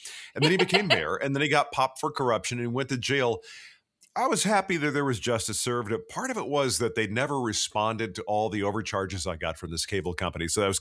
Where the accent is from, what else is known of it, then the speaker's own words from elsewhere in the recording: Dallas, Texas, United States; I'm from Dallas, so we would, we would go up north in 49.